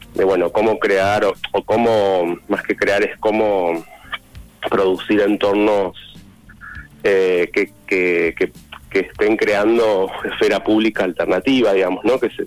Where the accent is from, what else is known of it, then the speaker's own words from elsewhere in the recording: Santa Rosa, La Pampa, Argentina; moved away as an adult; Sí, soy de Santa Rosa, La Pampa, me fui de Santa Rosa a los 18 años, tengo 43, así que hace como 20 y pico de años. Sí, de La Pampa, acá.